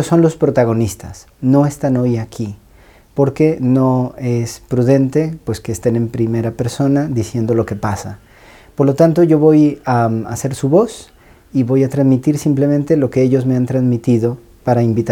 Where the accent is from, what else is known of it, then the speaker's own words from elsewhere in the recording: Mexico; now in Rome, Italy; yo soy un sacerdote de México, pertenezco a la Prelatura del Opus Dei, soy profesor en Roma, donde vivo desde hace 15 años.